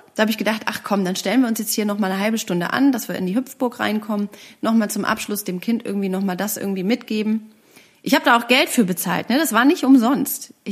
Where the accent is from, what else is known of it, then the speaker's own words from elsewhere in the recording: Berlin, Germany; Das sind wir Berliner nicht gewöhnt.